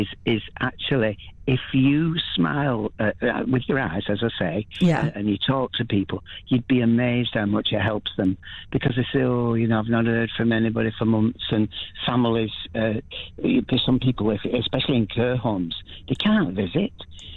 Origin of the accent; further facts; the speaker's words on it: Wigan, North West England, United Kingdom; Now, I come from Wigan, so I say cur.